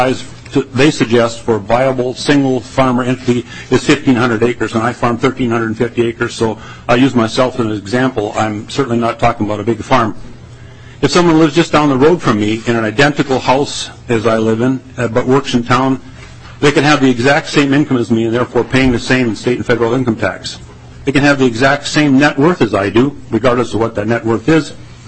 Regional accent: Minnesota, United States; I'm a farmer from Clay County, Minnesota.

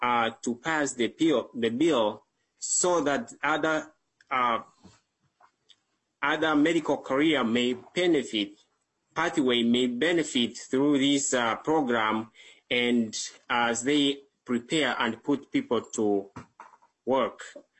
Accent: Kenya; now in United States; I was born and raised in Kenya. I moved to the United States of America in 2009.

